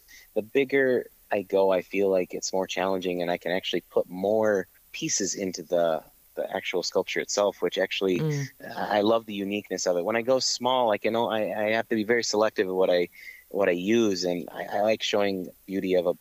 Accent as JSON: {"language": "English", "town": "Muskegon", "region": "Michigan", "country": "United States", "said": "I am actually from Muskegon, so I grew up along the lakeshore, and I've always been kind of an adventurous."}